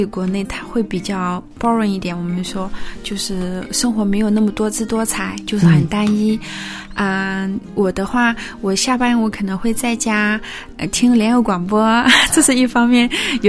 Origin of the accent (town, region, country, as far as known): China